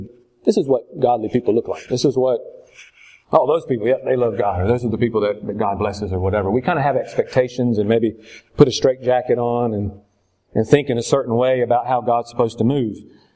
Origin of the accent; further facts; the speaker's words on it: Southern United States, United States; this is just my experience as a Southerner coming in.